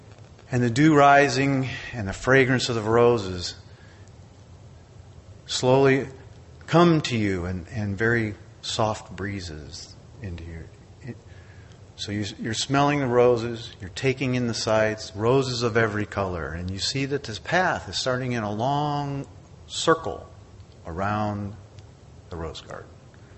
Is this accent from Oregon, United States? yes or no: no; Largo, Florida, United States; I'm from Largo, Florida.